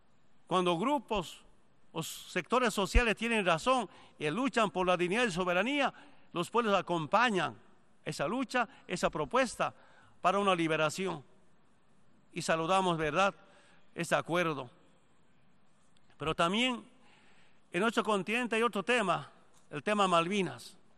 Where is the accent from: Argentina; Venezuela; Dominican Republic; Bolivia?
Bolivia; Nuestro gran deseo como pueblo boliviano es que Estados Unidos devuelva el Guantánamo a Cuba.